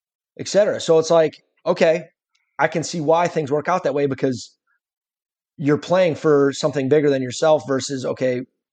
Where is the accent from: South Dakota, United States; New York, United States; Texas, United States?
South Dakota, United States; especially growing up in South Dakota and being around that area